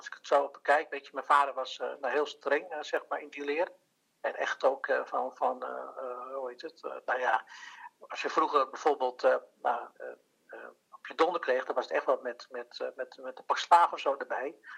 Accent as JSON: {"language": "Dutch", "town": "Amsterdam", "region": "North Holland", "country": "Netherlands", "tie": "born there", "said": "Nou, ik ben zelf geboren in Amsterdam. En ik kom uit een marinegezin, zeg maar."}